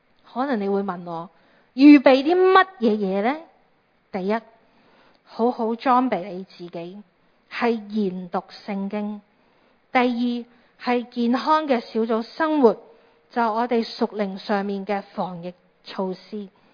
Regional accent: Hong Kong; 去到今日的香港，我们土生土长的地方

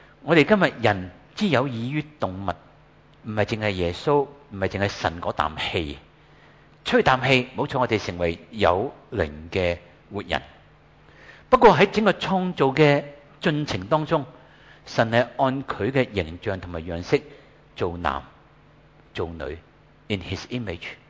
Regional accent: Hong Kong; 很多时候我们香港人很喜欢闹人

